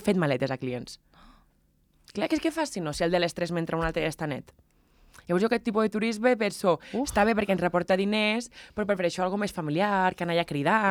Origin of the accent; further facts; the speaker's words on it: Pas de la Casa, Encamp, Andorra; No ens podem enterrar els passencs.